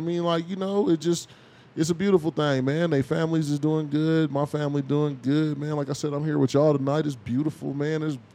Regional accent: Denver, Colorado, United States; Man, I grew up on 28th in York, across the street from Ben's. You know what I'm saying? When Brown Sugar used to be on 28th.

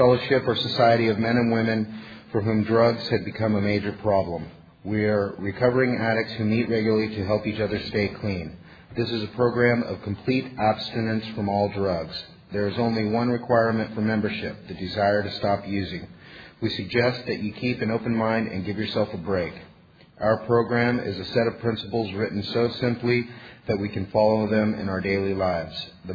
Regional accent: California, United States; Hello, everyone. … I'm an addict from Sonoma County, California.

